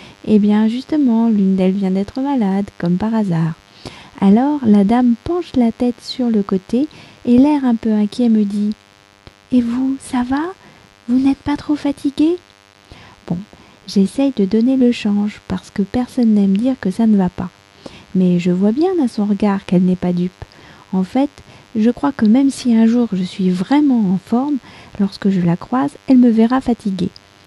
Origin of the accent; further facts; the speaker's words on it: France; je suis française, j'habite près de Paris